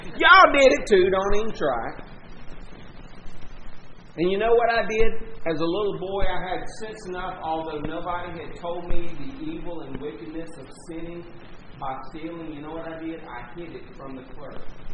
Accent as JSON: {"language": "English", "town": "Warner Robins", "region": "Georgia", "country": "United States", "tie": "born or raised there", "said": "And I remember growing up in Warner Robins, Georgia. I must have been 5 or 6 years old."}